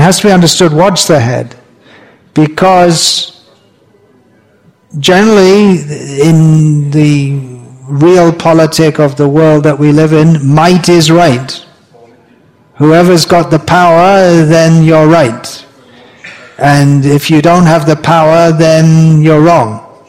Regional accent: United Kingdom; Anyway, but from the British point of view, as I learned at school, being British, that the British were civilizing the whole world.

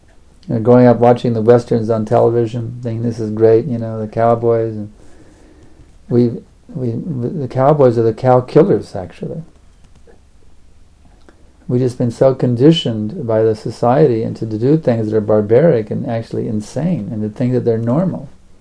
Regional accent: Texas, United States; I mean, I'm from Texas, right? That's where we're headquartered.

